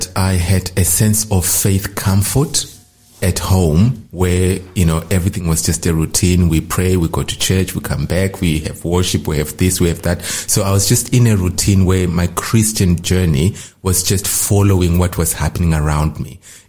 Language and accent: English; Zimbabwe; born there; as already identified, and I was born in Zimbabwe.